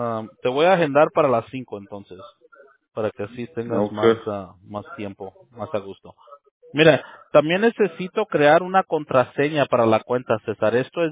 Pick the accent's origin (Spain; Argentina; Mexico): Mexico; Monterrey, Nuevo León; Mi familia, todos somos de Monterrey, nosotros ahí, al otro lado.